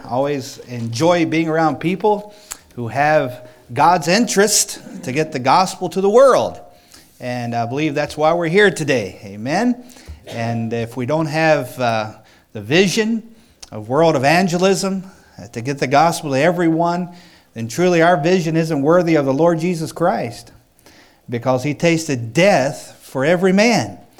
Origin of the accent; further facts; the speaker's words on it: West Virginia, United States; I know I'm originally from West Virginia. And don't hold that against me, please.